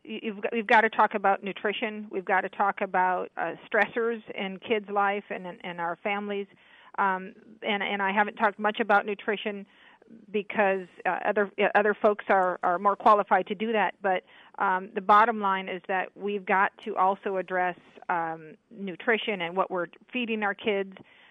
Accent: Dubuque, Iowa, United States; I did. I grew up in Dubuque. I went to Dubuque Senior High School

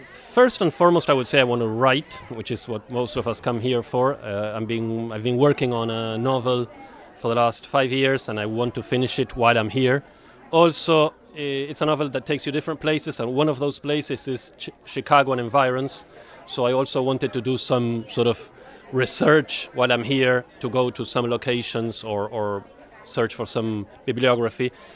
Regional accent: Argentina; I'm from Argentina.

